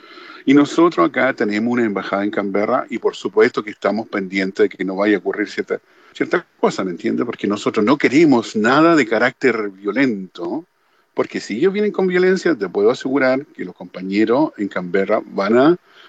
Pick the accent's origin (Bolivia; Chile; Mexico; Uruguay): Chile; Yo soy chileno y eso es lo que nos ocurrió a nosotros. Cuando entró Pinochet y su dictadura, 1 millón de chilenos tuvimos que salir.